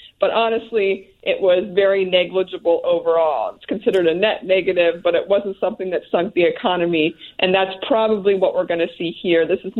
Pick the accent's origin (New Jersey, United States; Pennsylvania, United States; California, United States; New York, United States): Pennsylvania, United States; I mean, I'm from Pennsylvania